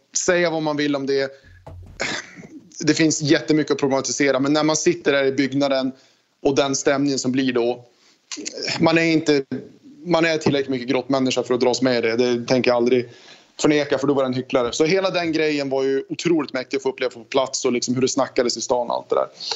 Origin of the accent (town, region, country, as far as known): Stockholm, Stockholm County, Sweden